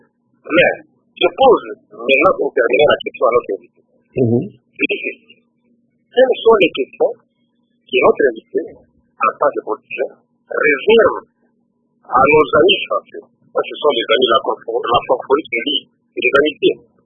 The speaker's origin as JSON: {"language": "French", "country": "DR Congo", "said": "nous, ici, chez nous, au Congo"}